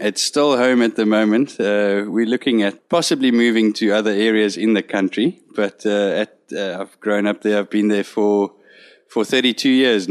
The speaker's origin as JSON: {"language": "English", "country": "South Africa", "said": "We've obviously had we arrived here as four South African guides, and we just kicked it off."}